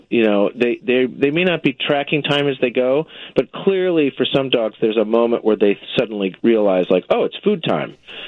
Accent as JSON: {"language": "English", "town": "Deerfield", "region": "Illinois", "country": "United States", "tie": "born or raised there", "said": "I went to Northwestern, and I went to graduate school at the University of Chicago. I grew up in Deerfield."}